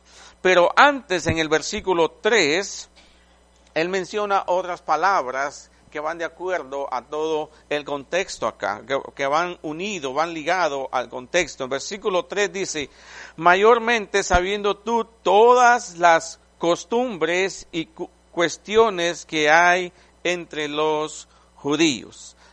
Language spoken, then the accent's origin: Spanish; Quiché, Guatemala; born there; Y los hermanos guatemaltecos se van a reír, nací en el Quiché.